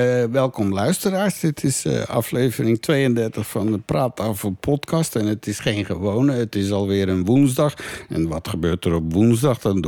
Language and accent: Dutch; Netherlands; now in Belgium; Maar nu kan jij je wel in mij verplaatsen hoe ik hier gediscrimineerd word als Nederlander hier tussen al die Vlamingen. En dan komt die Hollander weer en zo.